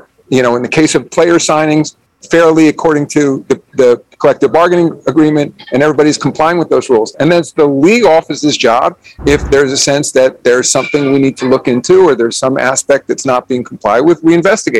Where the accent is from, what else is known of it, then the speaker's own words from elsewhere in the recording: New York, United States; I grew up in New York, and I grew up a New York Knicks fan.